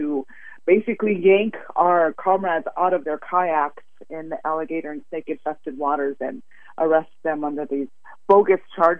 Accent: Rosebud, South Dakota, United States; now in New Orleans, United States; I'm Suchangu Lakota from Rosebud, South Dakota. That's my language. I introduced myself to everybody. I am a mother of three. I live in New Orleans, Louisiana for about 11 years now.

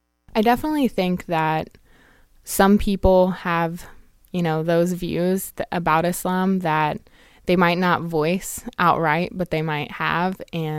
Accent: Marion, Indiana, United States; I'm from Marion, Indiana, and I'm studying applied linguistics.

